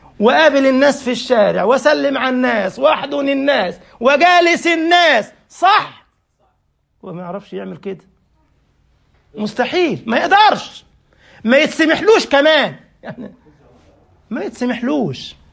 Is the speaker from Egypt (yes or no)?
yes; Egypt; أنا بروح مثلا عندنا في مصر بالليل كده